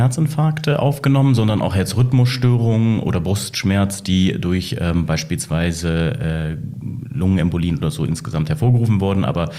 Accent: Bremen, Germany; aber ich komme wahrhaftig aus Bremen, bin dort aufgewachsen, bin 15 Minuten vom Stadion entfernt groß geworden

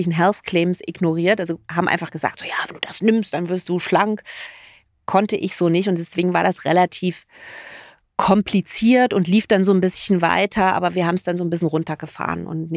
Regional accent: East Germany, Germany; ich bin ja Ossi und ich hatte damals das große Vergnügen, dass ich Westverwandtschaft hatte

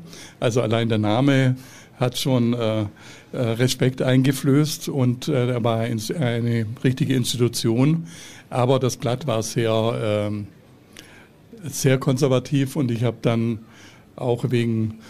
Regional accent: Lindau, Bavaria, Germany; Ich komme aus Lindau

